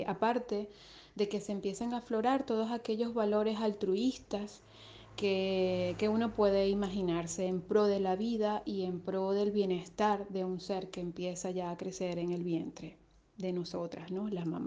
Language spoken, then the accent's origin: Spanish; Venezuela; now in Spain; Soy venezolana y resido en España desde hace aproximadamente 2 años.